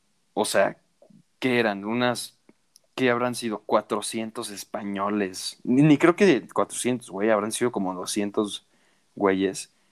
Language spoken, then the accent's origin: Spanish; Mexico; yo, o sea, como soy de México